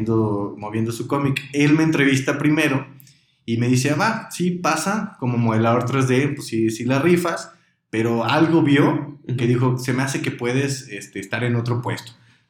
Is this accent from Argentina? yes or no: no; Matamoros, Tamaulipas, Mexico; now in Guadalajara, Mexico; Que yo me vine a Guadalajara porque no soy originario de aquí, soy de Matamoros, Tamaulipas, de allá de la frontera.